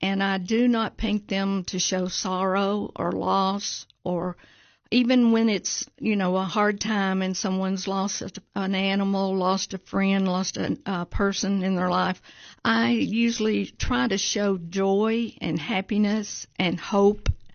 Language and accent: English; Kentucky, United States; now in Cookeville, United States; Because I'm from Kentucky, I was born and raised there, and moved to Cookeville about 40-something years ago.